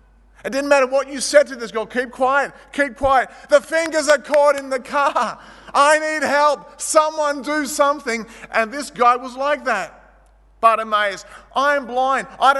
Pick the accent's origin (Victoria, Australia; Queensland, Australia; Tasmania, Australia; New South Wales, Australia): New South Wales, Australia; Marrickville; an ordinary Greek kid growing up in Marrickville